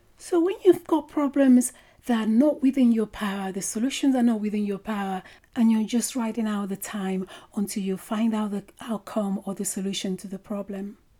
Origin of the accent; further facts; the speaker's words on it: United Kingdom; I'm British